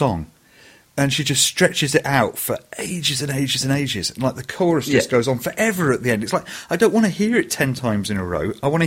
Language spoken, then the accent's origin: English; Glasgow, Scotland, United Kingdom; born there; I was born in Glasgow, so I actually agree completely.